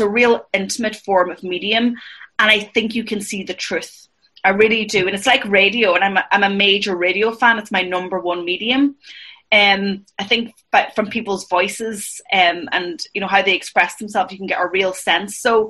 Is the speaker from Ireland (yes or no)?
yes; Ireland; we have as Irish people